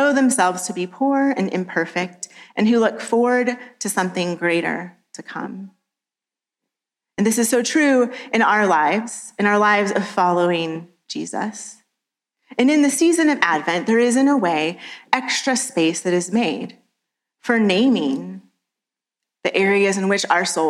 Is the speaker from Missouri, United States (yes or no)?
yes; Missouri, United States; I grew up in Missouri and went to school in rural Missouri and had many friends whose parents farmed.